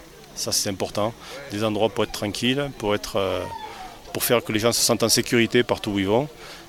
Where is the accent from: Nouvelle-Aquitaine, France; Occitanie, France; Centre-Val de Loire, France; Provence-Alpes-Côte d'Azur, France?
Occitanie, France; Mende; moved away as an adult; moi j'ai grandi à Mende jusqu'à ce que je parte faire des études supérieures à Toulouse.